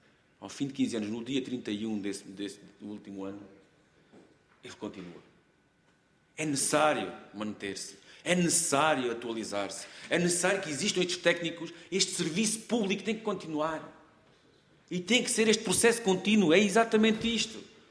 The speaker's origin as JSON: {"language": "Portuguese", "region": "Alentejo", "country": "Portugal", "accent": "Alentejo", "said": "vocês veem pela minha voz, que eu sou alentejano"}